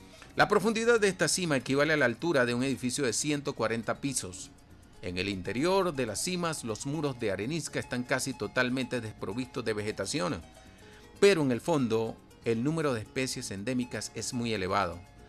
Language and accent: Spanish; Venezuela; Todas esas cosas hermosas que tenemos en nuestra preciosa Venezuela.